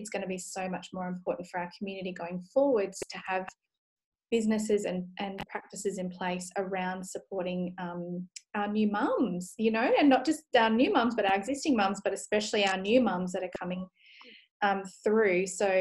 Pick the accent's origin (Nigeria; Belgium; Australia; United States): Australia; Western Australia; I'm from Western Australia